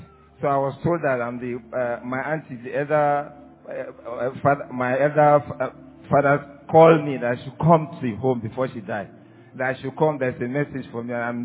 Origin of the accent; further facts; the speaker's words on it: Edo, Nigeria; I'm from Edo.